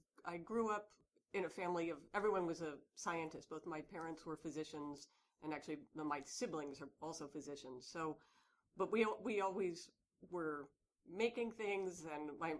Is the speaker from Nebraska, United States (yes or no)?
yes; Omaha, Nebraska, United States; I grew up in Omaha, Nebraska, mm-hmm.